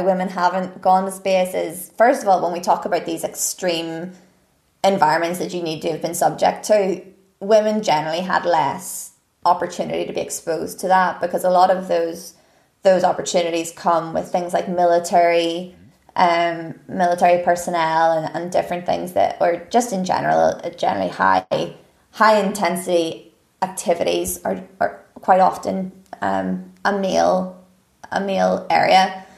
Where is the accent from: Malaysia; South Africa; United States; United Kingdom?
United Kingdom; Northern Ireland; especially because I came from Northern Ireland, hadn't really ventured that far away from home.